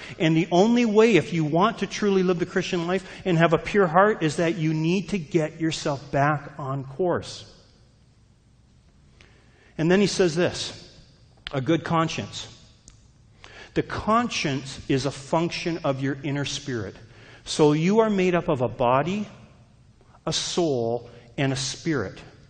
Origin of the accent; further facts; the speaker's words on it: Canada; I'm Canadian, just in case you're wondering.